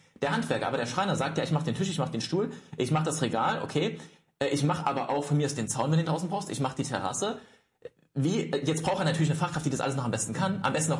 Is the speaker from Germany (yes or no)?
yes; East Germany, Germany; ich komme aus dem Osten, klingt jetzt ein bisschen blöd, ich bin 94er Jahrgang